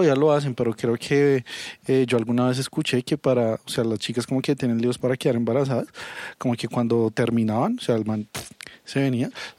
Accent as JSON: {"language": "Spanish", "country": "Colombia", "said": "es que en Ecuador los colombianos no caemos tan bien, si no estoy mal."}